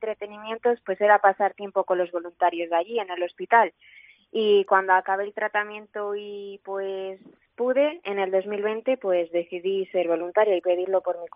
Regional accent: Palencia, Castile and León, Spain; now in Valladolid, Spain; me diagnosticaron un sarcoma de Ewing en Valladolid, aunque yo soy de Palencia

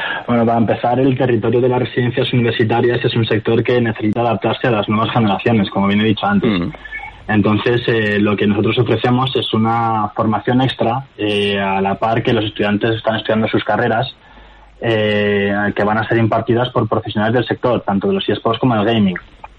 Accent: Madrid, Community of Madrid, Spain; tengo 24 años, soy de Madrid

